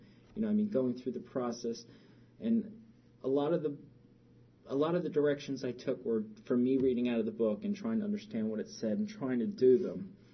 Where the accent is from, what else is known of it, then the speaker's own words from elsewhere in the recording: Roselle, United States; You know, growing up in Roselle, we had a lot of things.